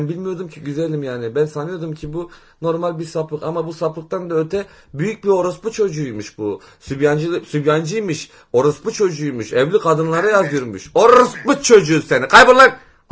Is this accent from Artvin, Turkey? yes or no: yes; Artvin, Turkey; neyse ikimiz de Artvinliyiz, kavga etmeye gerek yok, tamam bro.